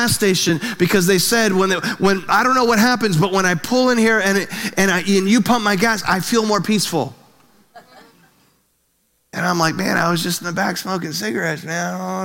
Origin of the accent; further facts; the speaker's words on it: Milford, United States; I grew up in Milford.